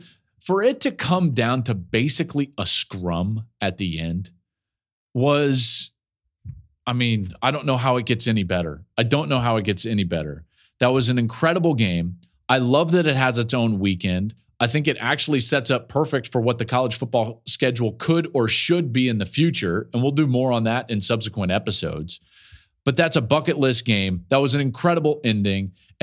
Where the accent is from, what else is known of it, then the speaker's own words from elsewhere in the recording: Denver, Colorado, United States; We grew up in the Colorado area, right outside of Denver.